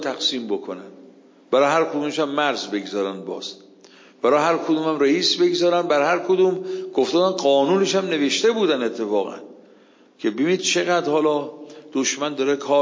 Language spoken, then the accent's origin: Persian; Iran; born there; ولو من در ایران به دنیا اومدم